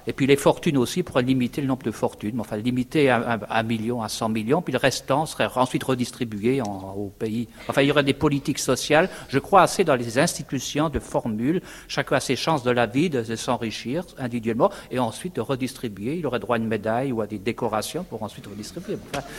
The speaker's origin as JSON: {"language": "French", "country": "France", "said": "chez nous en France"}